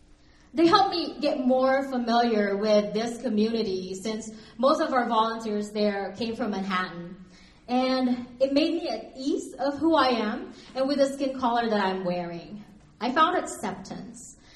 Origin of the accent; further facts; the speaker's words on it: Philippines; moved away as an adult; now in Ogden, United States; I came from the Philippines 4 years ago to be here in the United States to be able to be with my husband